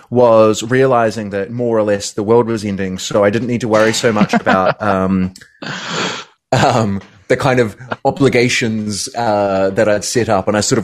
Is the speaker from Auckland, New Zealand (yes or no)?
no; Christchurch, Canterbury, New Zealand; I grew up in Christchurch, which is the sort of second biggest or equal second biggest sort of city in New Zealand, in the sort of South Island. I grew up down there.